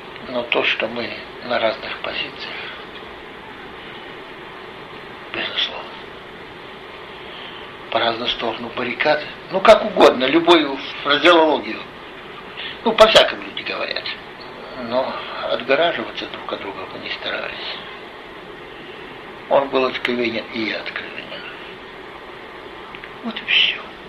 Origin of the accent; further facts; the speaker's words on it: Saint Petersburg, Russia; moved away as an adult; also born or lived in Chisinau; Вот так я, уроженец, блокадник Ленинграда, уехал из Ленинграда и прописался в Кишиневе. Так мы оказались в Кишиневе 63-го года.